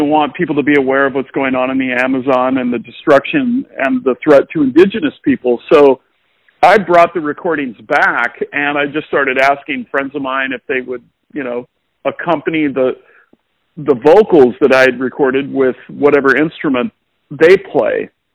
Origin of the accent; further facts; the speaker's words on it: Pacific Northwest, United States; We grew up in the Pacific Northwest. This is made for you.